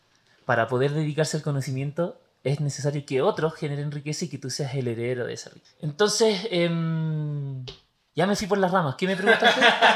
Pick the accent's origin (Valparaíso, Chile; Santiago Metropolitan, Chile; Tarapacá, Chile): Santiago Metropolitan, Chile; Santiago; En Santiago, en una familia de clase media más bien pobre. Digamos que eran los arrabales de Santiago, en un lugar que se llama Peñalolén, que el territorio urbano en realidad era casi inexistente. Había, yo vivía en un suburbio, etcétera, pero en verdad era un potrero en la base de la cordillera.